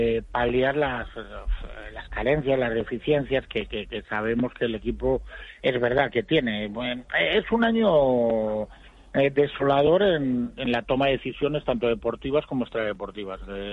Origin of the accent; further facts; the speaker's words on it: Valladolid, Castile and León, Spain; soy pucelano y blanquivioleta